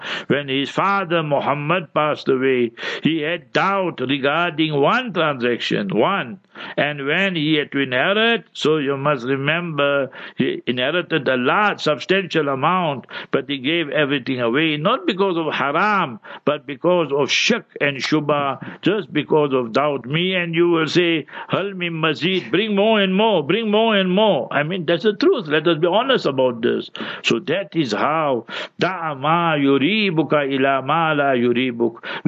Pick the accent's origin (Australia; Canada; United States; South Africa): South Africa; Sheikh, you know what, me, I'm from South Africa and I'm teaching, and we don't really have books, you know, regarding the Hanbalis and us and that.